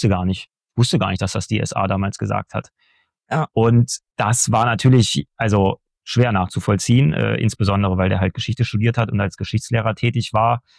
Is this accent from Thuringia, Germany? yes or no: yes; Erfurt, Thuringia, Germany; ich komme aus Erfurt und da ist das Konzentrationslager Buchenwald in der Nähe.